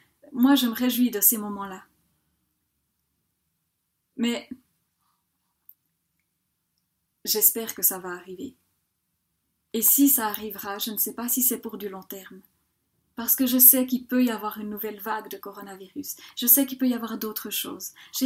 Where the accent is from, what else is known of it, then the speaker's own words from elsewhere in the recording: Switzerland; en tant que Suisse, en fait, on a tellement craint pour notre économie